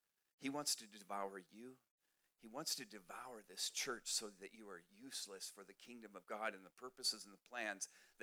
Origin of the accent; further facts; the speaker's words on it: Minnesota, United States; moved away as an adult; also born or lived in San Diego; now in Montana, United States; I just want to share just quickly a little bit about how I got to Montana. I grew up in Minnesota. Go Vikings.